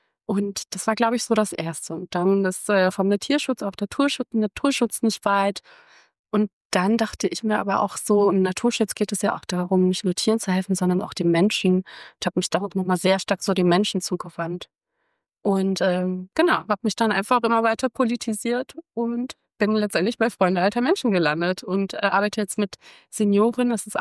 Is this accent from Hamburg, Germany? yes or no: yes; Hamburg, Germany; Ich habe vorher in Regensburg gearbeitet und studiert und dann dachte ich mir so, ich will zurück in meine Heimatstadt Hamburg